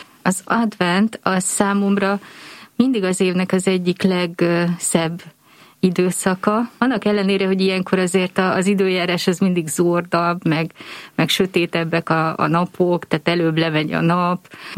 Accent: Őrbottyán, Pest, Hungary; Igen, én vidéken nőttem fel, Pest megyében egy községben, ami most már város, de akkor még csak nagy község volt, Őrbottyánban.

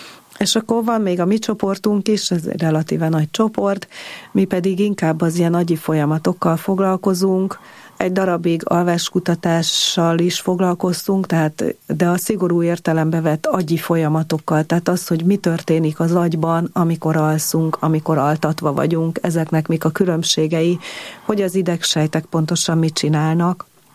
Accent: Budafok, Budapest, Hungary; Egy csodálatosan szép kertje volt neki Budafokon. Félig ott nőttem fel, laktam is ott, meg hát sokat jártam nyilván a nagyszüleimhez

